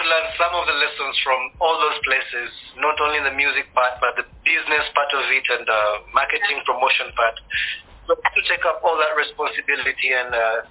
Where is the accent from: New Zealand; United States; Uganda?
Uganda; also born or lived in Kenya / Tanzania; now in Rwanda; I was born in Uganda, born a refugee, because I'm Rwandan. I grew up in Uganda and all these other different parts of East Africa, namely Kenya, Tanzania. And then after that, I had to go back to Rwanda to embrace my roots